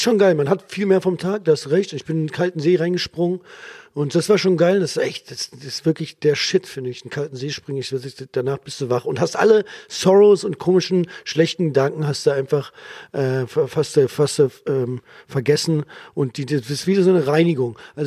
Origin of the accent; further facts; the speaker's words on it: Berlin, Germany; ich bin ja aus Berlin, du genauso.